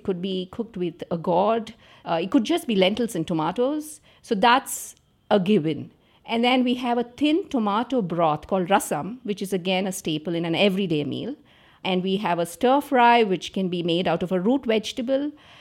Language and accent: English; Andhra Pradesh, India; I grew up in Andhra Pradesh. My grandmother was from the same state, although we lived in different cities.